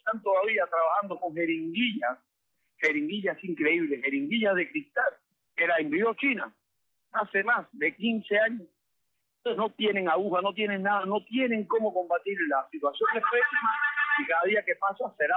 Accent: Cuba; Es triste en realidad como cubano tener que hablar esas cosas

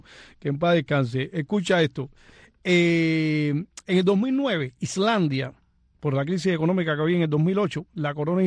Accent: Cuba; moved away; Yo salí de Cuba en el año 94, en una balsa. Yo soy balsero

